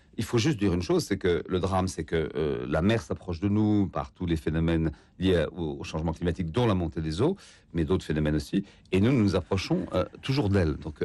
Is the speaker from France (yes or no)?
yes; France; Bon, nous, on est évidemment parfaits, parce qu'on est français